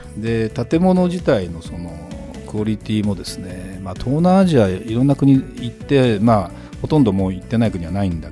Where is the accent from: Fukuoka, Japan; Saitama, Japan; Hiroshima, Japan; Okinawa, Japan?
Saitama, Japan; まあ、私の実家は埼玉なんだけども、やっぱり私も普通の一戸建てで生まれ育ったわけ。